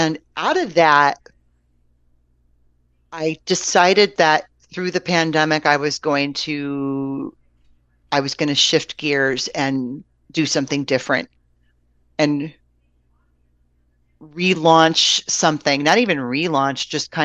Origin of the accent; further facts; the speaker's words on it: Michigan City, Indiana, United States; And I grew up in Michigan City, Indiana. And we got all the Chicago channels.